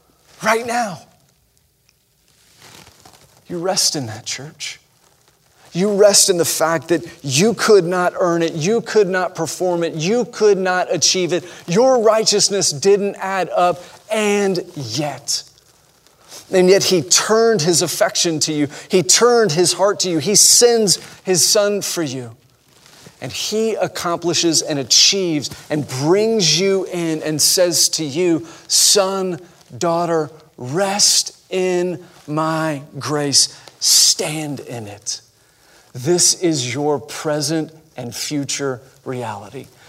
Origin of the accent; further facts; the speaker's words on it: Texas, United States; She asked where we were from. We said, "We're from Texas."